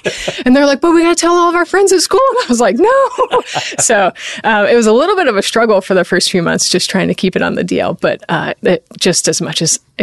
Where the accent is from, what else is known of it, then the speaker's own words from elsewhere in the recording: Colorado, United States; And growing up in Colorado, you know, right there next to the Air Force Academy, the Air Force pilot, that all seemed like the right direction to go.